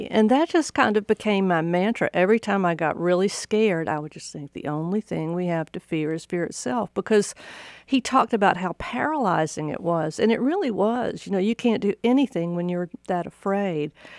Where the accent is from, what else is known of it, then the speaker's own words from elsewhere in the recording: Macon, Georgia, United States; I'm from Macon, Georgia.